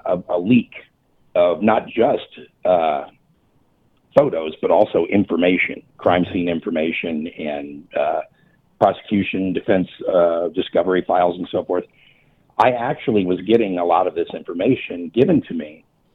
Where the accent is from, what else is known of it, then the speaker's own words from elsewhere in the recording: Logansport, Indiana, United States; now in Indianapolis, United States; I'm from the Logansport area, and I grew up, I've visited Delphi many times.